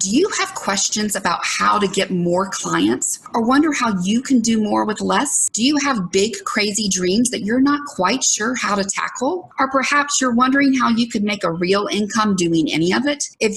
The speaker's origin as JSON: {"language": "English", "region": "Alabama", "country": "United States", "tie": "born or raised there", "accent": "southern", "said": "Devin comes from Alabama and very close to my hometown, so my southern accent's really strong today."}